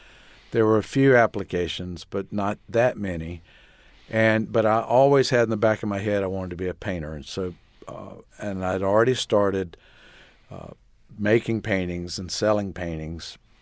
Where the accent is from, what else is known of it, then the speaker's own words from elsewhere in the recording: Hilton Head Island, South Carolina, United States; growing up on Hilton Head, my heroes as far as art went were some illustrators that had moved there from New York